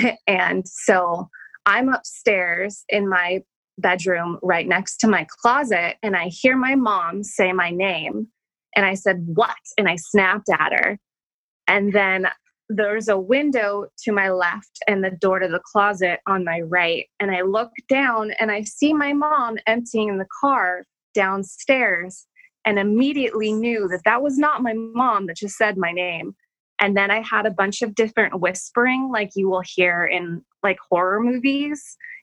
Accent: Tucson, Arizona, United States; when I grew up in Tucson, Arizona, and we were constantly around Native American culture

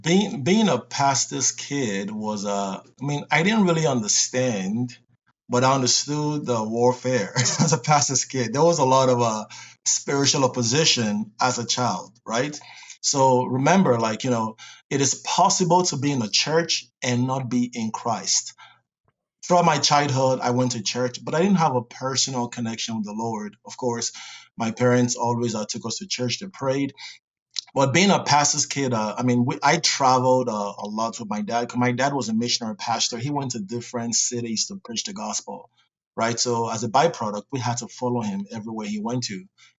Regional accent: Lagos, Nigeria; now in Canada; I was born in Lagos, Nigeria. That's where I'm originally from.

